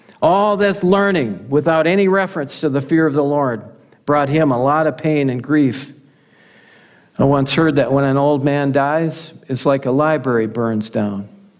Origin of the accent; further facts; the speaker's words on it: Buffalo, United States; we drove up to Buffalo. That's my hometown. And right off of Highway 25, if you blink, you're going to miss where I grew up. All 18 years. That small farm property.